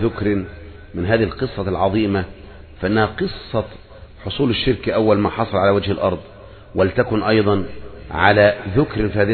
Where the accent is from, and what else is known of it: Egypt